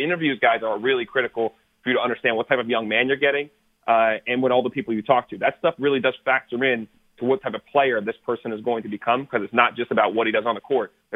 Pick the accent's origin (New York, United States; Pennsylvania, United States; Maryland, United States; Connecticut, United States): Pennsylvania, United States; Pittsburgh; because growing up in Pittsburgh, I would have bet 10 grand you guys asked that question.